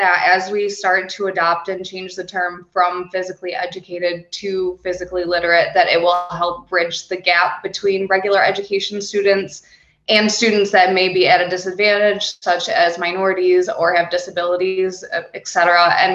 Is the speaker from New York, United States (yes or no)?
yes; Wilson, New York, United States; I am from Wilson, which is just about as close as you can get to Canada without swimming.